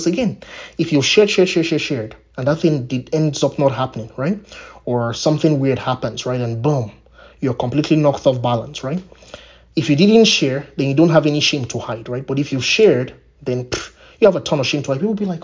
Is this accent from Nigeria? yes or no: yes; Nigeria; It's a very classic saying in where I'm from. So I'm from Nigeria, by the way.